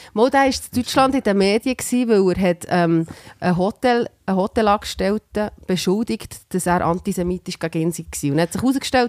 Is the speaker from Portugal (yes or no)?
no; Switzerland; ich bin aus der Schweiz